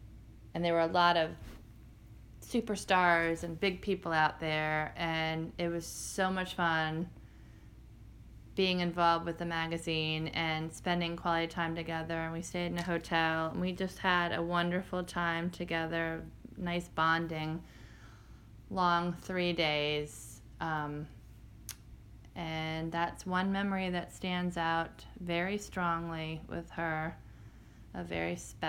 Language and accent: English; Washington, District of Columbia, United States; I grew up in Washington, D.C., and my school had a great college advisor